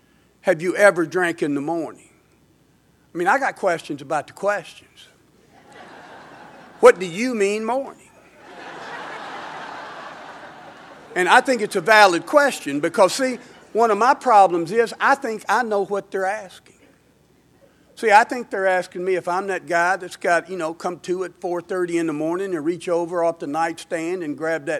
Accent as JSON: {"language": "English", "town": "Smyrna", "region": "Tennessee", "country": "United States", "tie": "born or raised there", "said": "I grew up in Smyrna, Tennessee, small town, good family, you know, middle class family"}